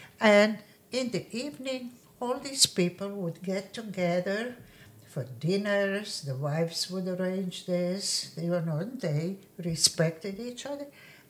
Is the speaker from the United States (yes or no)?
no; Dubrovnik, Dubrovnik-Neretva County, Croatia; English is a second language; Before the Second World War, in my hometown, which used to be Republic of Dubrovnik